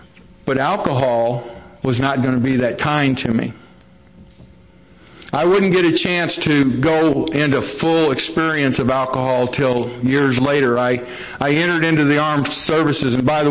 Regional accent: East St. Louis, Illinois, United States; I grew up in East St. Louis. It's the other side of St. Louis across the Mississippi River in Illinois

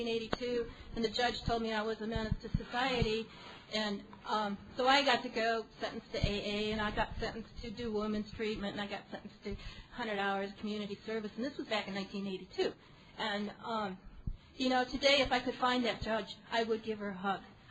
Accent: Anchorage, Alaska, United States; I'm an alcoholic from Anchorage, Alaska.

